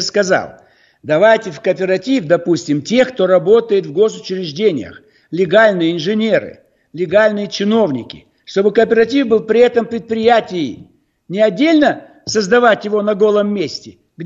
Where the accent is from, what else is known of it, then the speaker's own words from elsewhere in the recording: Almaty, Kazakhstan; декабрь 86 года, Алма-Ата, мой родной город.